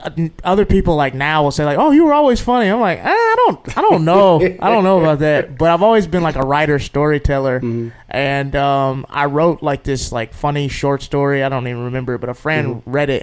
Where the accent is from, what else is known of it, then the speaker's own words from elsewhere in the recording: Jackson, Mississippi, United States; I was born in Jackson, Mississippi. Very country. I try to hide it, but it comes out. But yeah, I grew up in Mississippi, and I was a track athlete in college.